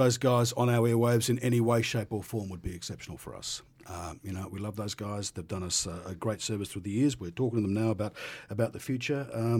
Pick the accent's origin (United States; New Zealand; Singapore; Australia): Australia; Queensland; And Brisbane, you know, I'm from Queensland, so you know, they're early adopters.